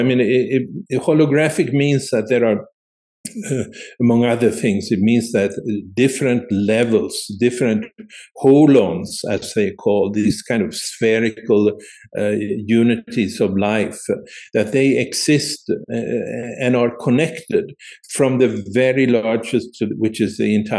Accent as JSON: {"language": "English", "country": "Sweden", "said": "I've been to the Maya in Guatemala and seen what they call the tree of life, and I'm from Sweden."}